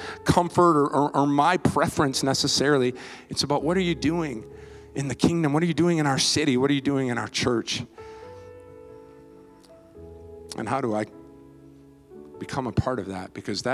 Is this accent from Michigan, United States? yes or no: yes; Kalamazoo, Michigan, United States; I mentioned I'm from Kalamazoo, and I was there on staff for 19 years.